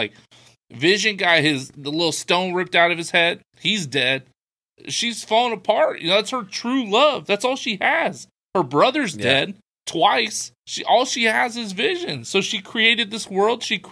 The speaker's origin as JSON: {"language": "English", "country": "United States", "said": "I'm pretty anti-royal family, you know. I'm an American."}